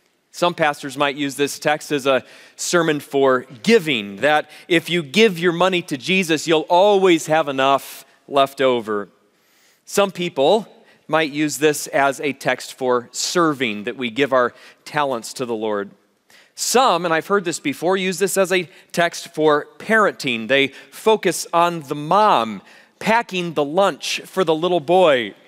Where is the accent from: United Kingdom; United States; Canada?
United States; Colorado; Aaron and Lori and I grew up together in Colorado.